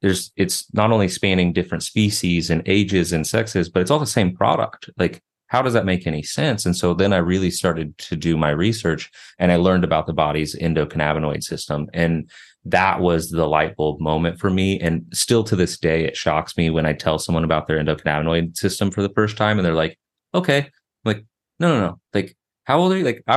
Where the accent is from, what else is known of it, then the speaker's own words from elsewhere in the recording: Kansas, United States; I'm a guy from Kansas that lived in the mountains for a while. I'm living back in Kansas City now